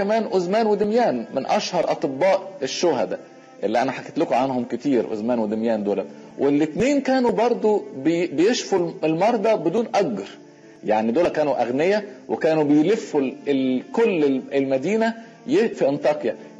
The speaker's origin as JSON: {"language": "Arabic", "country": "Egypt", "said": "واستشهد عندنا في مصر"}